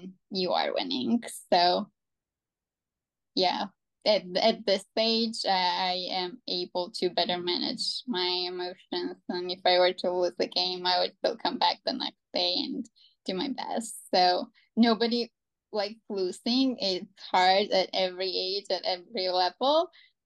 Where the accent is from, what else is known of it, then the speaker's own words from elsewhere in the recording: Georgia; English is a second language; now in United States; I am originally from Georgia, right? And Georgia is famous for having female strong female players.